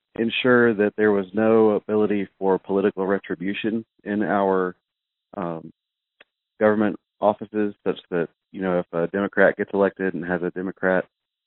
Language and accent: English; Canton, Georgia, United States; Hello, Congressman. I'm from Canton, Georgia